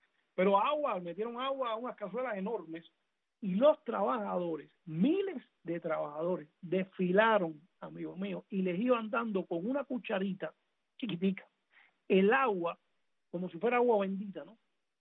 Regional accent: Cuba; el cubano, por su idiosincrasia y sus tendencias al choteo, como decía Mañas, pues no nos tomamos las cosas tan en serio como los asiáticos

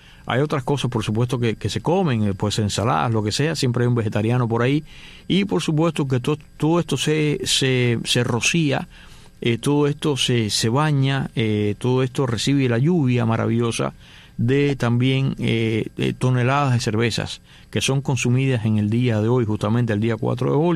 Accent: Cuba; now in United States; nosotros en este caso que somos hispanos, que somos latinos, que venimos de Cuba

